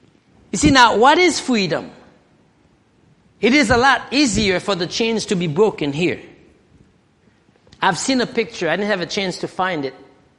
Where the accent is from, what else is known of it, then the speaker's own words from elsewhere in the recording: Haiti; English is a second language; I mean, I grew up in Haiti. We grew up under, when I was littler.